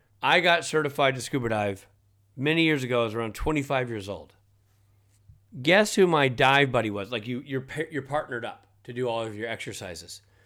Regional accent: East Coast, United States; growing up in the Atlantic side of the United States, the Pacific is still real freaking cold to me, man.

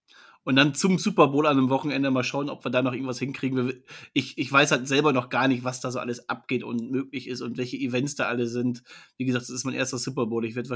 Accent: North Rhine-Westphalia, Germany; Ich komme aus dem Münsterland, natürlich.

